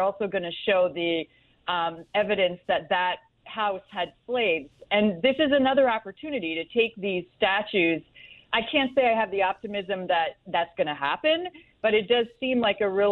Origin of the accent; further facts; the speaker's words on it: Canada; I always observe these things as a Canadian and as a feminist, right?